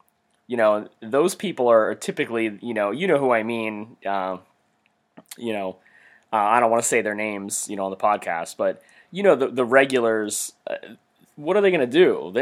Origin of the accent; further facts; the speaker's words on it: Baltimore, Maryland, United States; a lot of our Baltimore area fans, since we are both from Baltimore, a lot of our friends and a lot of our former coworkers are probably aware